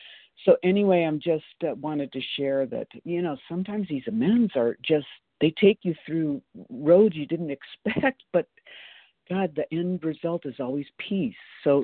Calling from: Boise, Idaho, United States; I'm from Boise, Idaho.

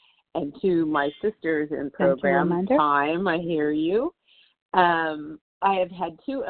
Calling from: California, United States; I'm calling from Southern California, and it's gray and gloomy over here by the beach.

